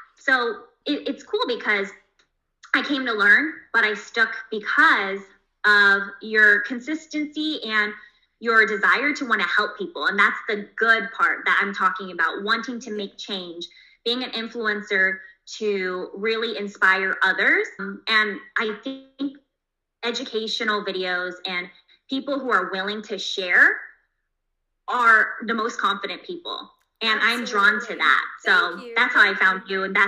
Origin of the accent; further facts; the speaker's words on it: California, United States; I'm from the Bay Area in California, and I am a figure skating professional.